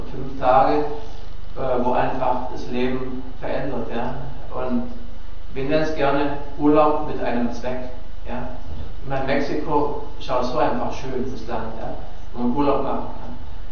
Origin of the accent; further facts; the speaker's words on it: Germany; was wir übernommen haben, war also von meinem gewissermaßen Hintergrund, wo ich herkomme, also ja, Deutschland